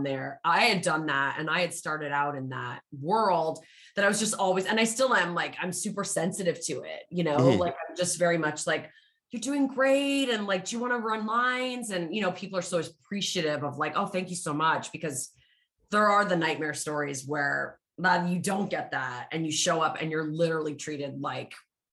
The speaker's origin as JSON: {"language": "English", "country": "Canada", "said": "I definitely was bullied a lot for being an actor and being a Canadian actor as well."}